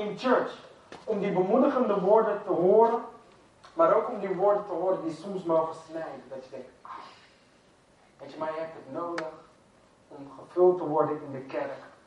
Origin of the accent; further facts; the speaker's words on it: Netherlands; Wij als Nederlanders zouden dat misschien zeggen.